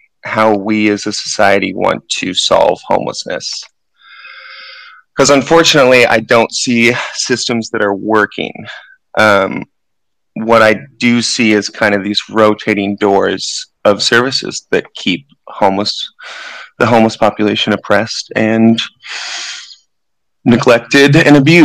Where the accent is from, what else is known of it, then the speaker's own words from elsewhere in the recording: Seattle, Washington, United States; now in Bellingham, United States; I am from West Seattle, but I currently live in Bellingham because I'm going to school at a college called Fairhaven